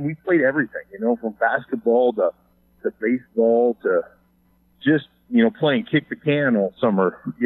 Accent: Alaska, United States; Loved Alaska, loved growing up there. The summer times are unbelievable.

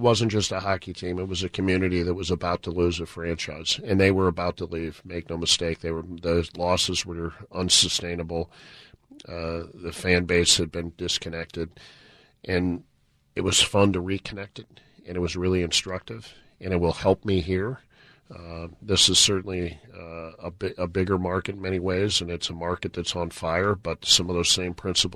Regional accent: St. Louis, Missouri, United States; I grew up in St. Louis, and they said, hey, go on.

